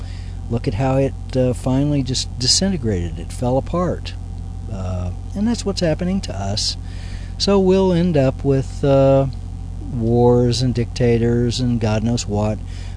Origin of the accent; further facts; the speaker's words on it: Kansas, United States; of course I was in Kansas where I grew up. I grew up in Kansas